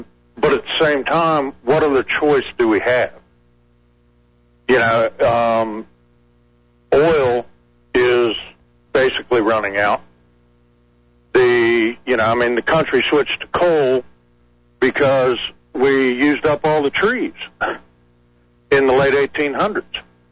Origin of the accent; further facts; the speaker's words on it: West Virginia, United States; Well, I grew up in Southwest West Virginia, just south of Beckley.